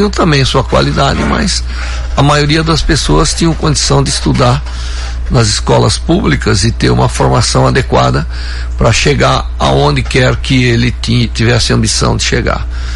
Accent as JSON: {"language": "Portuguese", "town": "São Carlos", "region": "São Paulo", "country": "Brazil", "tie": "born or raised there", "said": "vieram com os avós da Itália, então sou descendente dos italianos. E cresci aqui em São Carlos"}